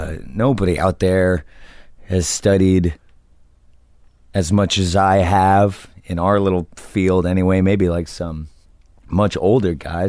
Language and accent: English; New Jersey, United States; I'm from New Jersey just like he is.